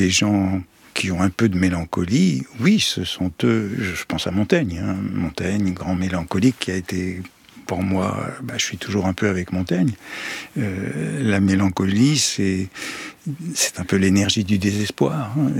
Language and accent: French; France; Je suis français, mais je suis aussi un citoyen du monde.